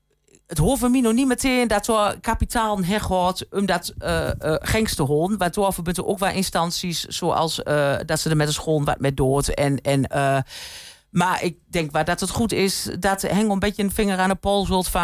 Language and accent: Dutch; Netherlands; accent: plat